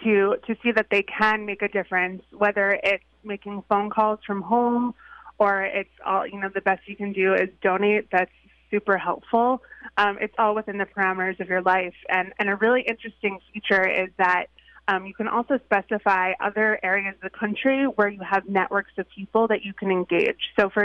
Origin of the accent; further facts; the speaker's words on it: New York, United States; I mean, I grew up on Long Island.